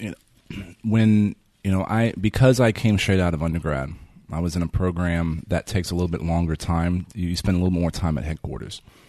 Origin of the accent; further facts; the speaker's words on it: San Antonio, Texas, United States; But I was born and raised in San Antonio. My folks still live in the house I was born into.